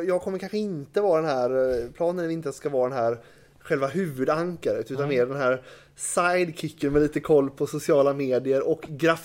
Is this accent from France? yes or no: no; Sävedalen, Västra Götaland County, Sweden; Så att, oj, jag är uppvuxen i Sävedalen.